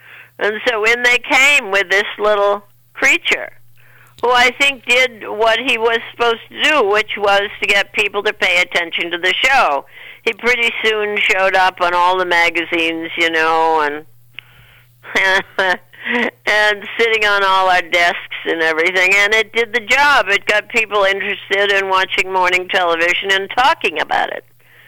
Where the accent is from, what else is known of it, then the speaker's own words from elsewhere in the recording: New England, United States; I'm from New England. I didn't think acting was something you did when you grew up.